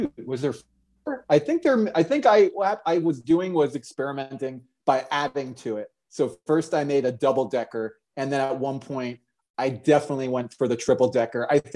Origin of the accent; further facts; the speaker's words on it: Orlando, Florida, United States; I grew up in Orlando, Florida.